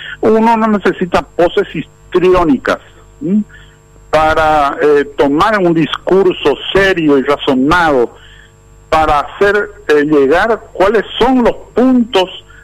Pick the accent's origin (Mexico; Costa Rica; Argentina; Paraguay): Paraguay